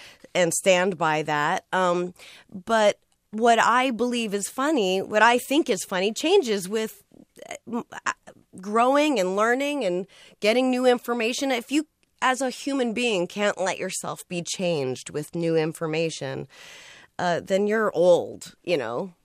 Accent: Boston, Massachusetts, United States; I'd say, you know, I'm from Boston.

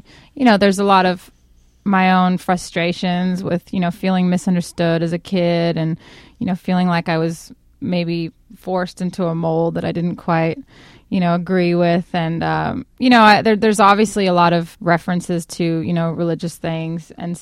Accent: Zimbabwe; also born or lived in South Africa / Sydney, Australia / Portland, Oregon; now in Brooklyn, United States; My family's South African, so I grew up in Zimbabwe and South Africa, and then we moved to Sydney, Australia, and then to Portland, Oregon.

